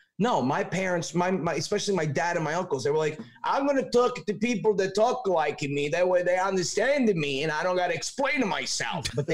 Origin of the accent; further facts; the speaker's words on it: New York, United States; now in Long Island, United States; So we live on Long Island and I'm from Westchester.